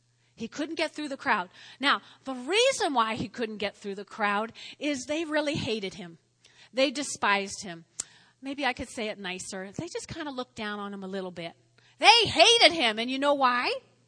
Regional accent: Teaneck, New Jersey, United States; when I grew up in Teaneck, on the 4th of July, there was always a parade.

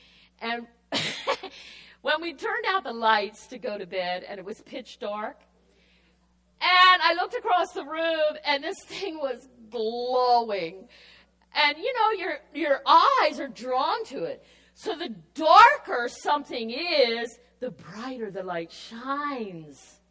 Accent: Jamaica; I mean, I'm from Jamaica. You know, we might have a few little glow sticks, but this was a whole wall.

